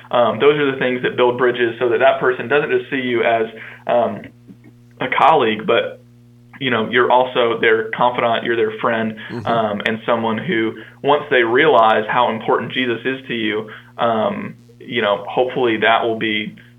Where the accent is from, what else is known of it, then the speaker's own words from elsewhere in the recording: Bowling Green, Kentucky, United States; So I grew up in Bowling Green, Kentucky, and went to Western Kentucky University.